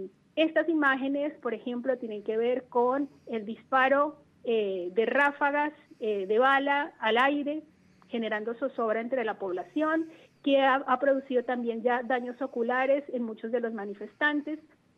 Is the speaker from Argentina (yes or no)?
no; Colombia; pero como ciudadana colombiana, un llamado a la comunidad internacional